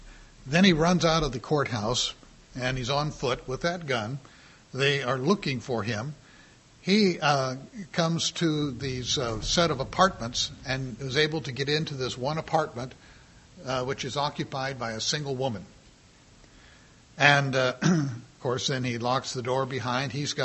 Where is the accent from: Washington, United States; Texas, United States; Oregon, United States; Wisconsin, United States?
Oregon, United States; Portland; we had a ladies' club up in Oregon, which was Portland, my hometown area, also my first pastorate.